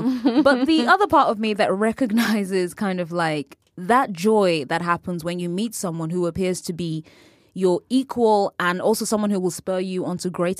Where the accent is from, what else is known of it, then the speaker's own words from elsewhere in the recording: California, United States; Mike's from Newark. I'm from the East Bay area.